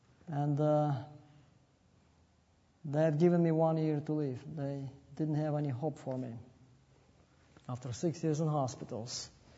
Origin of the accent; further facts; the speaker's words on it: Russia; And I was raised in Russia as an atheist.